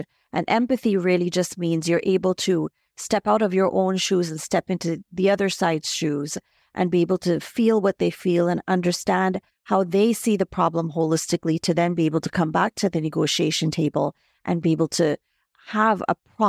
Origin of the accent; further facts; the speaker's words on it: Barbados; I am from Barbados and we have a female prime minister